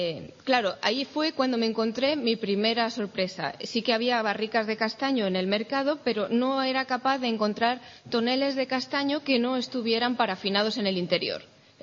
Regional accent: Aldea Nueva del Codonal, Castile and León, Spain; bodega de Aldea Nueva del Codonal, en Segovia. Ahí es cuna de verdejos prefiloséricos, donde está mi pueblo, donde elaboro los vinos.

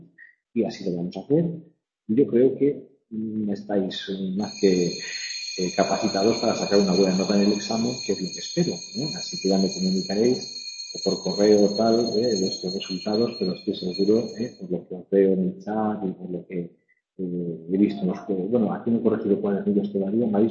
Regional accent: Las Palmas, Canary Islands, Spain; now in Madrid, Spain; soy de Las Palmas.

